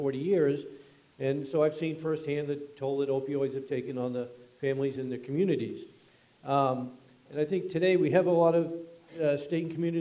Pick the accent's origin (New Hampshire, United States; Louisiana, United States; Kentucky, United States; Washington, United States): New Hampshire, United States; New London; from New London